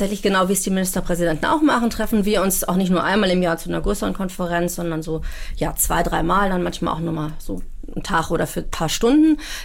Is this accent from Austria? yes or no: no; Hamburg, Germany; ich bin ja in Billstedt zur Schule gegangen, Gymnasium Billstedt.